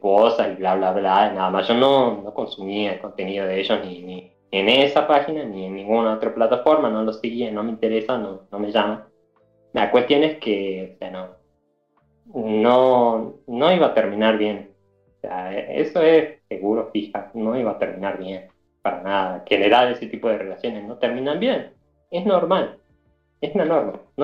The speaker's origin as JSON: {"language": "Spanish", "country": "Argentina", "said": "Yo soy argentino."}